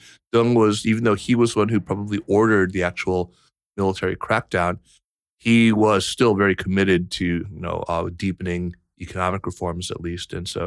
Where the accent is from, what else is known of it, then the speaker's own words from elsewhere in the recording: United States; it was just sort of assumed that I'm only saying that because I'm an American.